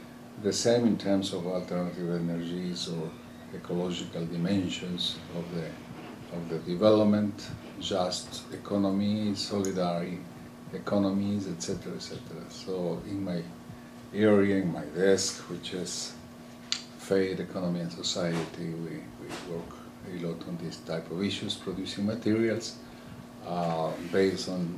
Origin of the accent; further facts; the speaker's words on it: Quito, Pichincha, Ecuador; I'm from Ecuador, from the city of Quito